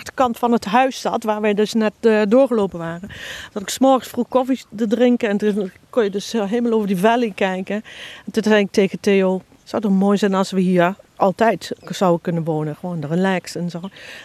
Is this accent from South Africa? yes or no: no; Netherlands; moved away as an adult; ja, we komen uit Nederland. Wij komen uit een land vol met regeltjes.